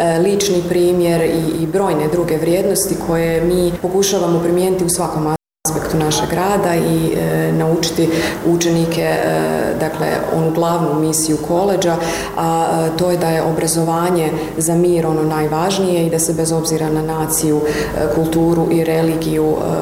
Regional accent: Hong Kong; dolazim iz Hong Konga

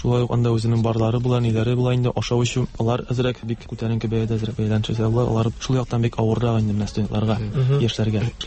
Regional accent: Kazan, Tatarstan, Russia; Мен Казаннан үзем … Казанда туып үстем, яшәем.

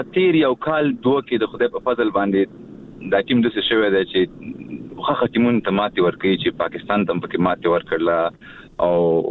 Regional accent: Afghanistan; مونږ افغانان یو

